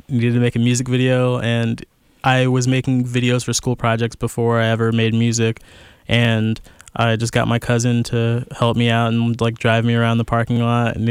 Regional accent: Jacksonville, Florida, United States; Arlington.

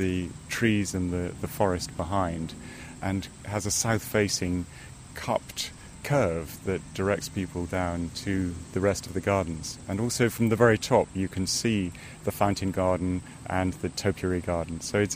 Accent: Malaysia; Strangely enough, I grew up in Malaysia, where orchids and ferns grow out of tree trunks and out of vertical faces.

